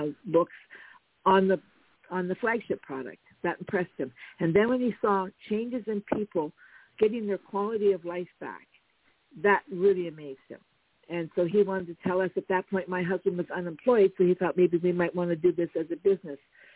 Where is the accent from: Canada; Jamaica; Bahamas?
Canada; Nova Scotia; born or raised there; now in Timmins, Canada